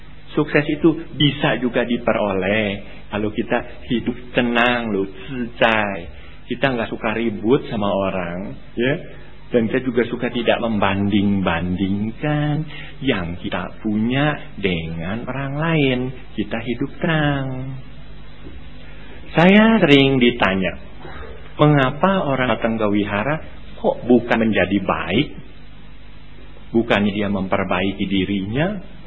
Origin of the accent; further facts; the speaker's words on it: Shanghai, China; moved away; Saya datang dari Shanghai, masa revolusi besar kebudayaan. Saya meninggalkan Shanghai, saya bekerja di sini.